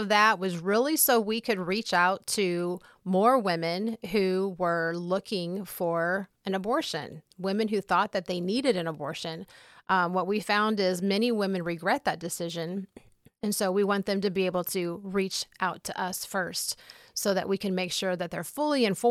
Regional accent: Bethalto, Illinois, United States; I was born and raised in Bethalto. And so I went to school there, graduated from CM, and then went off to SIU Edwardsville.

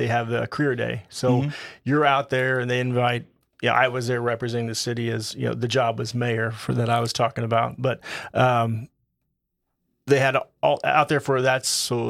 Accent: Jerseyville, Illinois, United States; Yep, born and raised in Jerseyville.

